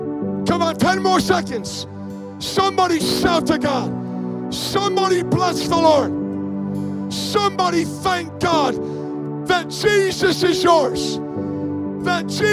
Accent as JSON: {"language": "English", "region": "New England", "country": "United States", "said": "You're in New England. I'm from New England."}